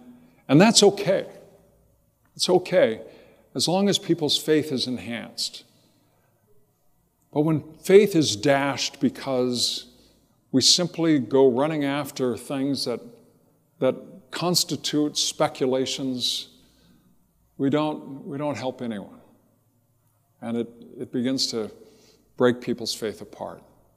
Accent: Riverside, California, United States; I grew up in Southern California, and Greg Laurie was running a thing at the Episcopal Church.

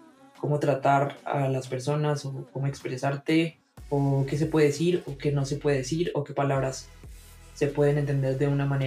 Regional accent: Cundinamarca, Colombia; now in Mexico City, Mexico; yo en realidad no soy de Bogotá. Okay. Yo soy de un pueblo cerca de Bogotá, pero yo viví en Bogotá 7 años, y el próximo año ya cumplo 8 años acá.

